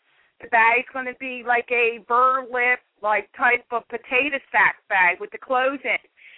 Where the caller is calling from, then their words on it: Pennsylvania, United States; Hi, and I'm calling from Pennsylvania.